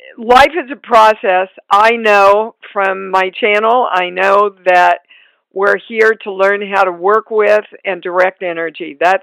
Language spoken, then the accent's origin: English; Kansas, United States; I was raised in Kansas, and I had this kind of innate, naive understanding of life that we're just taking care of.